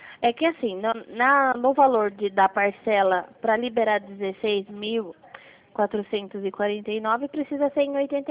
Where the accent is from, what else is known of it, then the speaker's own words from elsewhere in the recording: Itapetininga, São Paulo, Brazil; Eu sou aqui de Itapetininga, no interior